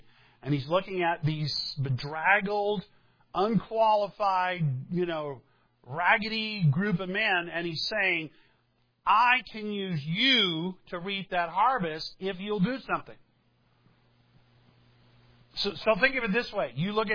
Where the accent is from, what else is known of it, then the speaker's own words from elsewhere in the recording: South Carolina, United States; I'm from South Carolina.